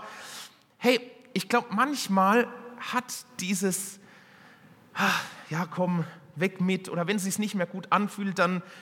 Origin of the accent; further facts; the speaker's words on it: Wiesloch, Baden-Württemberg, Germany; Und ja, wir kommen aus Wiesloch.